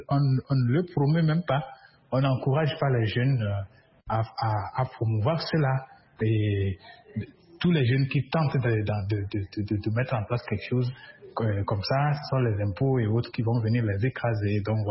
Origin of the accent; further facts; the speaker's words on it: Togo; chez nous au Togo